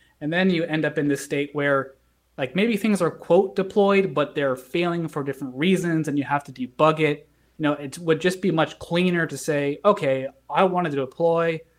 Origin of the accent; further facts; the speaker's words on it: California, United States; No. Oh. I'm from California.